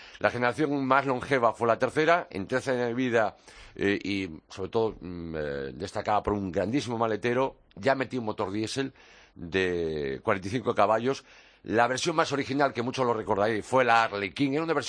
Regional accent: Pontevedra, Galicia, Spain; La primera fue en mi tierra, en Pontevedra.

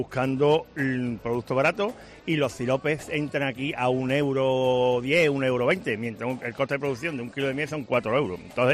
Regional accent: Málaga, Andalusia, Spain; Yo soy de Málaga.

